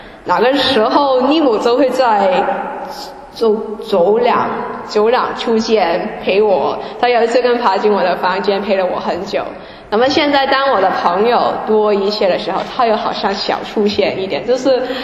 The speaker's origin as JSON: {"language": "Chinese", "country": "Hong Kong", "tie": "born or raised there", "lives_now": "Germany", "said": "这些全都是我来到德国以后才学习到，因为我在香港的生活真的是太幸福。然后我是在一个基督教的家庭长大，我父母跟我妈妈那边的家人全都是基督徒。"}